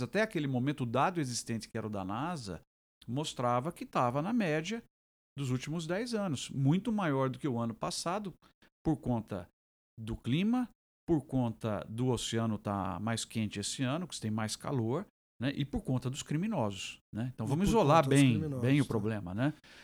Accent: Brazil; a gente é brasileiro, eu torço pelo Brasil

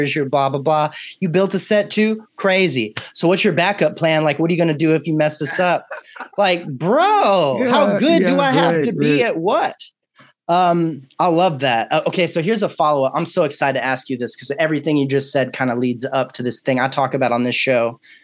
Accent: Austin, Texas, United States; I grew up in Texas myself, in Austin for the most part.

